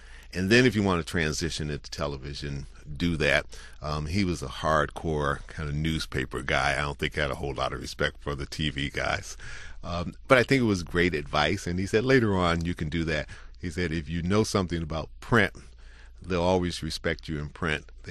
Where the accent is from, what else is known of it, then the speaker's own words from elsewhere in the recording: Cleveland, Ohio, United States; I always loved sports, especially growing up in Cleveland, watching Jim Brown and, you know, Jim Wooten and all the rest of them.